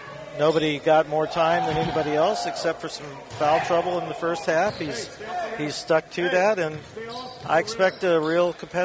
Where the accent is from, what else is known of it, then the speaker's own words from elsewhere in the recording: Oregon, United States; now in Napa, United States; We moved down here from Oregon in 1963